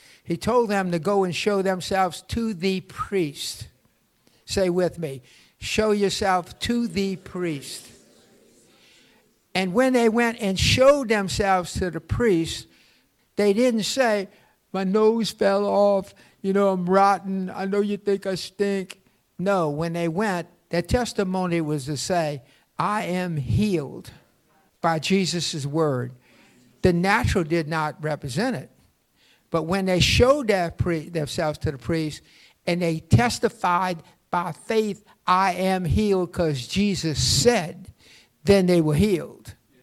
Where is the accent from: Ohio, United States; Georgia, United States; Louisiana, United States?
Louisiana, United States; Algiers; I'm from Algiers, Louisiana.